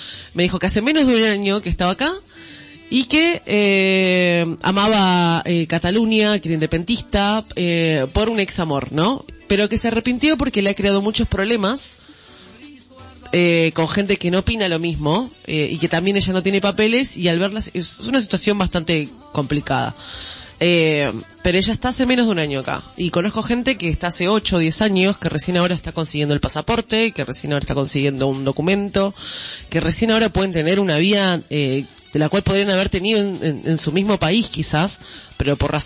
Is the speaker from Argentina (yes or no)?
yes; Argentina; moved away; also born or lived in Brazil; En mi situación, que soy argentina, como países como el Mercosur, ¿no? Vamos a suponer, yo viví 5 años en Brasil